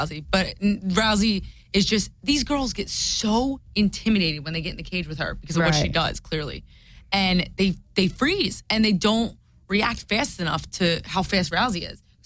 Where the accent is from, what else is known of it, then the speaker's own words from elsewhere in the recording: New Jersey, United States; first I grew up in Jersey and I was like, oh my God, I have to go to Florida.